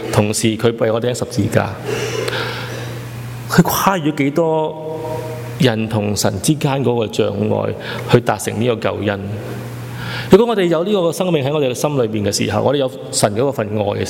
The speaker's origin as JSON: {"language": "Cantonese", "country": "China", "said": "我哋中国人比较即系内敛"}